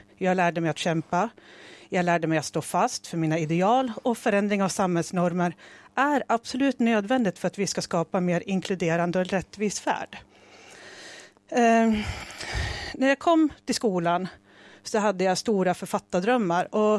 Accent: Gävle, Gävleborg County, Sweden; also born or lived in Stockholm; så flyttade vi till Gävle. Det var kampens stad vid den tiden på 70-talet. Vi flyttade till Gävle, till Sätra, till den vita staden, och där började vårt liv.

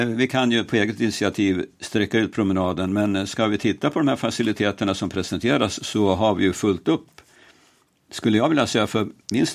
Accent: Gävle, Gävleborg County, Sweden; vi är väl många Gävlebor som har varit där och tittat på fängelsemuseet

